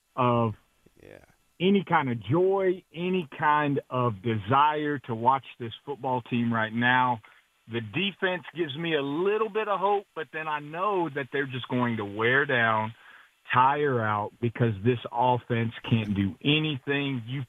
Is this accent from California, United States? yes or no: no; Charlotte, North Carolina, United States; So I'm originally from Charlotte. Huge Panthers fan.